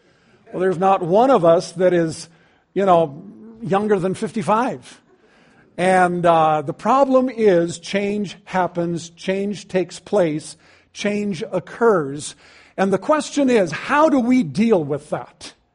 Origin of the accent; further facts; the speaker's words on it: Hawaii, United States; My wife and I grew up in Hawaii. I used to do a lot of surfing.